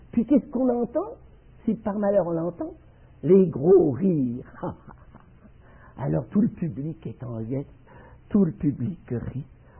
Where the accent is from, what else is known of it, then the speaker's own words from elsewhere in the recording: Neuchâtel, Switzerland; born there; Quand on m'a demandé de faire le 700e anniversaire de la collégiale de Neuchâtel, ma ville natale